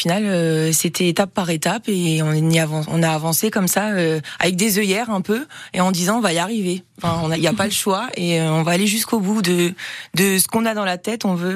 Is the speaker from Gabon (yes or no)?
no; Sarreguemines, Grand Est, France; Moi, j'ai grandi près de Sarreguemines.